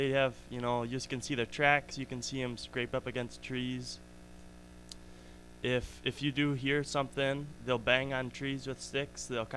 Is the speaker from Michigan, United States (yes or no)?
yes; Michigan, United States; from Michigan